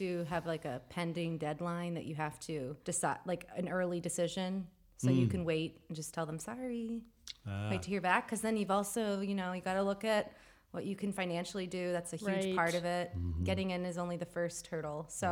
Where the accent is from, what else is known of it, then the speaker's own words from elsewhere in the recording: Florida, United States; Yes, I'm from Florida.